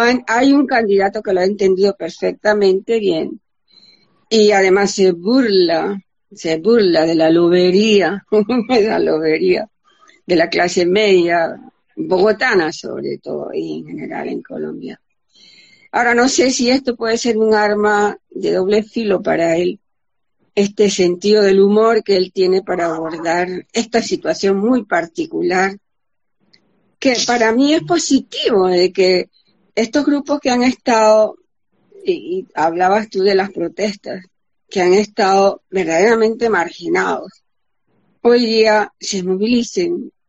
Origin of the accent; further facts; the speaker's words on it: Panama; yo soy casi colombiana, casi más que el resto de los panameños que fuimos colombianos hasta 1903